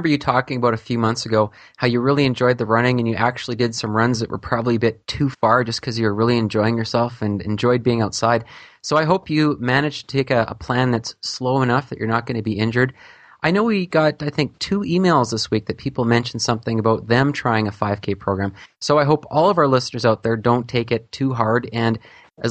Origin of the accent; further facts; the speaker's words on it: Edmonton, Alberta, Canada; now in Calgary, Canada; I grew up in Edmonton with the Edmonton Oilers